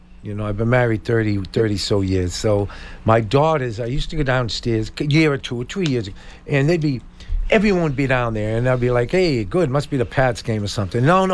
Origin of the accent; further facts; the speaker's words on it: Boston, Massachusetts, United States; now in Bridgewater, United States; Okay, no, I'm from Mission Hill. I live in Bridgewater now.